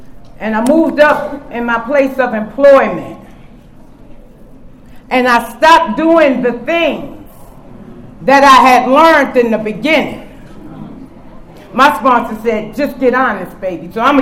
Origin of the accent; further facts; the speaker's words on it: Harlem, New York, United States; I'm from Harlem, New York. Is New York in the house? Shout out to New York.